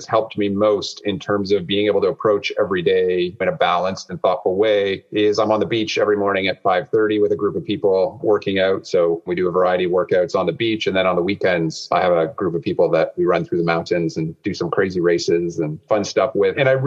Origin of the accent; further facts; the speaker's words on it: Canada; And I think I have a unique perspective on the world and way to find like partnership and competition, partly because I'm being Canadian, right?